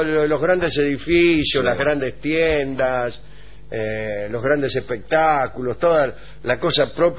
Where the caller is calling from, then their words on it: Santiago, Santiago Metropolitan Region, Chile; de Santiago de Chile.